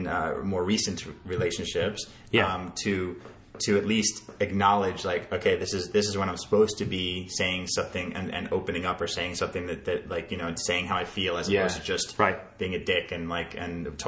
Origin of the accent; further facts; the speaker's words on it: New York, United States; my friends I grew up with in New York.